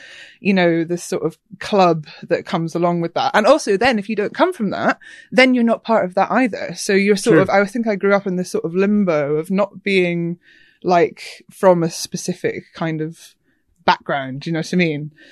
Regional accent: Edinburgh, Scotland, United Kingdom; born there; I was born in Edinburgh, but my parents are English, and they moved up to Edinburgh before I was born.

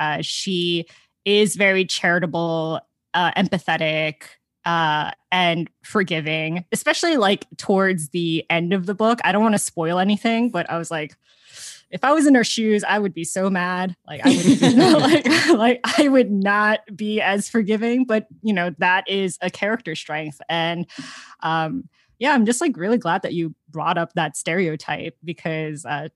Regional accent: Georgia, United States; So, and also like I'm from Georgia, so I was like, oh yeah, like Florida is like, you know, literally this the only state like southward

